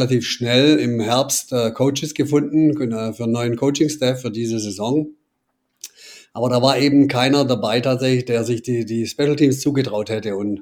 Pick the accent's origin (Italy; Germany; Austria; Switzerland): Germany; Schwäbisch Hall, Baden-Württemberg; machen alle. … hört sich auch für mich sehr komisch an. 58 Jahre alt, geboren, aufgewachsen in Schwäbisch Hall.